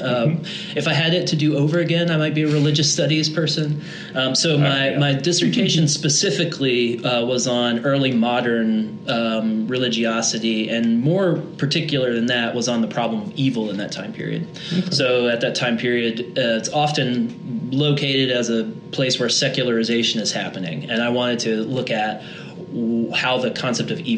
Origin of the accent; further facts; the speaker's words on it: Atlanta, Georgia, United States; also born or lived in Birmingham, Alabama; I'm originally born in Birmingham, Alabama, but I was raised in the Atlanta, Georgia area, came here for school